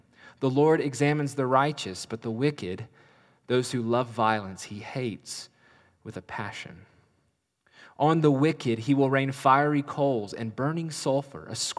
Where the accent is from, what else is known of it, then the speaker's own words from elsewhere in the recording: Appalachia, United States; accent: Appalachian; it's going to be difficult for me to not slide into my Appalachian accent talking about country music's bad boy